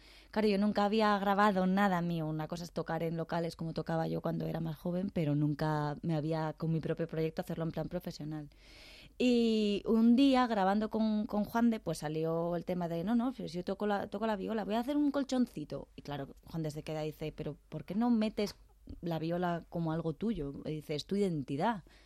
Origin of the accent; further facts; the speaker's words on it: Spain; moved away as an adult; now in United Kingdom; he echado mucho de menos mi tierra otra vez, y dije yo, bueno, ahora es el momento de volverme a España.